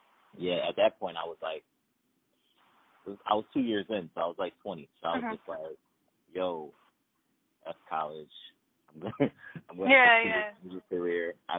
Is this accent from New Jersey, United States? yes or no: no; Upper Darby, Pennsylvania, United States; also born or lived in Philadelphia; I am from Southwest Philly. I moved to Upper Darby when I was like 10 years old. Really spent like a lot of my formative years in Upper Darby